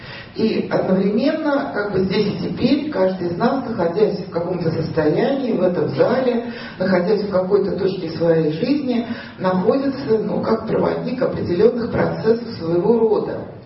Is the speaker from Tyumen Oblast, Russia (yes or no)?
no; Saint Petersburg, Russia; now in Moscow, Russia; меня в раннем детстве утащили родители в Питер, потому что там это было связано с работой отца, и выросла я в Питере, и потом уже выйдя замуж, снова вроде как вернулась в Москву, но своим родным городом я считаю Санкт-Петербург и считаю себя петербурженкой